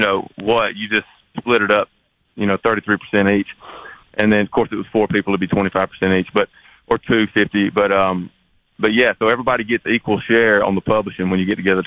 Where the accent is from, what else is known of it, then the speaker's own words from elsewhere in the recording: the South, United States; just because I grew up in the South and I'd never really traveled outside of the, you know, Alabama, Georgia, Tennessee, South Carolina, Florida group of states.